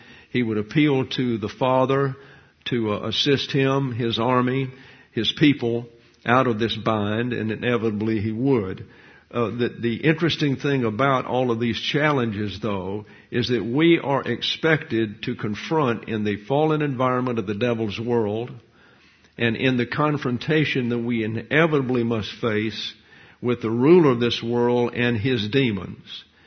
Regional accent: the South, United States; I'm from the South, and for some reason, I don't know why, I think it's maybe the King James Version, but nevertheless, people down there on occasion would become anti-Semitic

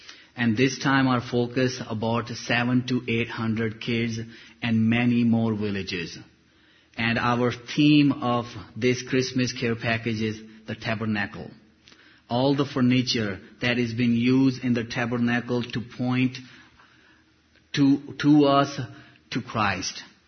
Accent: Pakistan; English is a second language; now in United States; I'm going as a American citizen back home in Pakistan first time.

